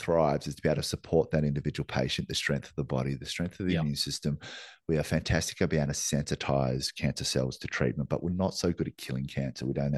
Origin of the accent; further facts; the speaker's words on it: Northland, New Zealand; I was born in New Zealand. I was born in kiwi fruit country. Most of my childhood was playing in kiwi fruit orchards, which are sprayed to buggery with God knows what. Our little town in the Bay of Islands there had the highest rate of lymphoma of the whole country.